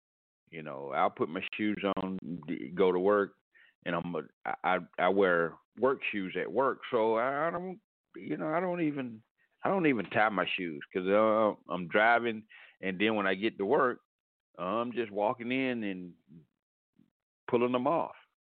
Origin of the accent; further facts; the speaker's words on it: Atlanta, Georgia, United States; I grew up in Atlanta. I grew up in the north side of Atlanta. Pretty, you know, tough part of town. But, hey, that's where I lived. That's where I grew up.